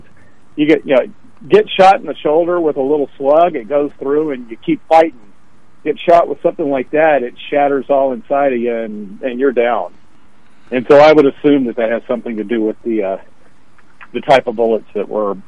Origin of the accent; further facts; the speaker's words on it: the South, United States; keep in mind that I grew up in the South, so do not judge